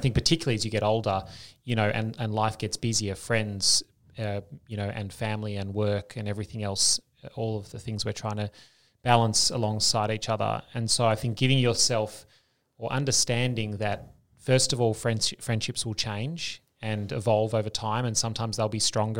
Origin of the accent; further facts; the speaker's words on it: Australia; particularly as an Australian. They love the accent.